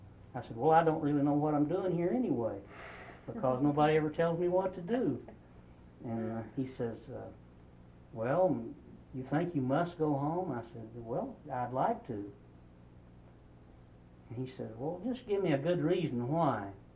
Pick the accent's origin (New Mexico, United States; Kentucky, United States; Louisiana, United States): Kentucky, United States; I'm from Kentucky, but no, that don't mean anything.